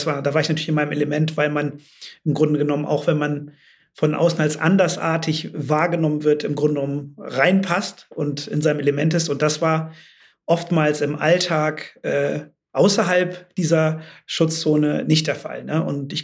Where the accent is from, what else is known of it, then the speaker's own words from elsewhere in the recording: Rhineland, Germany; Ich bin ja im Rheinland groß geworden, in einem sehr diversen Umfeld, vielleicht sogar teilweise sozialen Brennpunkten.